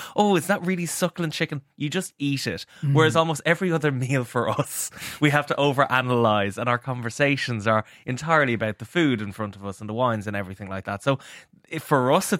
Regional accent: Balbriggan, Leinster, Ireland; I'm from Balbriggan originally

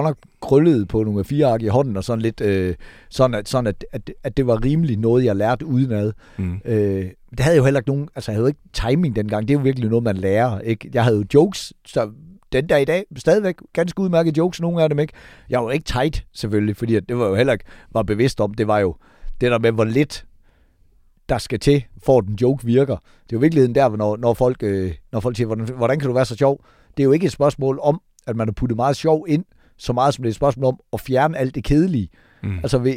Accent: Give, Region of Southern Denmark, Denmark; det var jo Give, og det var min hjemby

